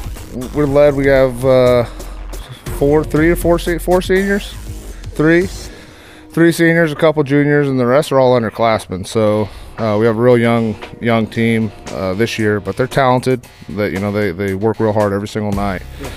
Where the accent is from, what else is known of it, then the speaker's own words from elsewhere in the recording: Knoxville, Tennessee, United States; I'm from Knoxville.